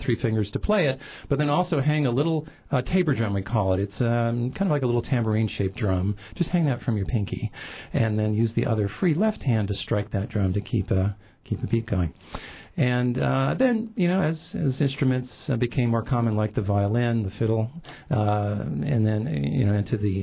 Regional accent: New Hampshire, United States; now in Juneau, United States; I'm actually from New Hampshire originally, and in New England, contra dance is very common

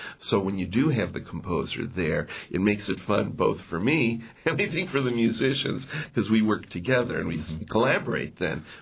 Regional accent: Cleveland, Ohio, United States; I started when I was a youngster. And then I'm from Cleveland, Ohio originally. And in the school system there, the public school system, they'll start students on instruments for the orchestra and band around fifth grade.

